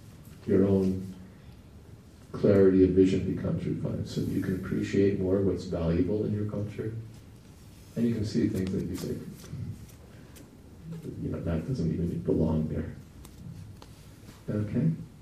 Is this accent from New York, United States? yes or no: yes; New York, United States; And we come from New York, you know, and it's like, give me a break.